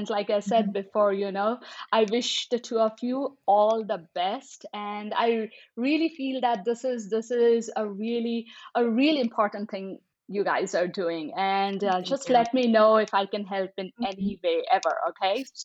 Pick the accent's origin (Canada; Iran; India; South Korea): India; now in United States; I grew up in India